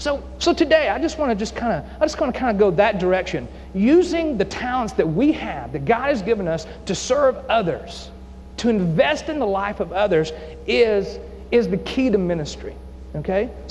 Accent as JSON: {"language": "English", "region": "Tennessee", "country": "United States", "tie": "born or raised there", "lives_now": "Tampa, United States", "said": "I mean, I'm a Tennessean, right? I grew up in Tennessee"}